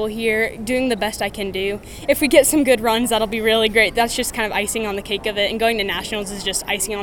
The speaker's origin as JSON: {"language": "English", "town": "Ord", "region": "Nebraska", "country": "United States", "said": "Ord, Nebraska."}